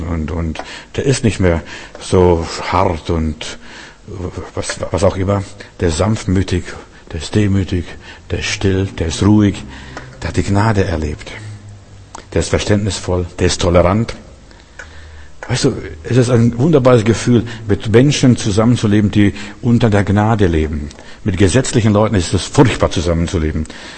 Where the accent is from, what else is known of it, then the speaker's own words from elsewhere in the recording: Russia; Ich werde nie vergessen, mein Vater. Bei uns in Russland gab es nicht so viel Fensterglas, und zumindest nicht nach dem Krieg.